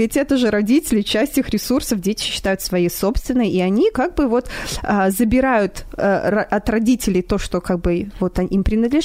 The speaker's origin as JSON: {"language": "Russian", "country": "Belarus", "said": "Ну, мне это очень приятно, я сама белоруска."}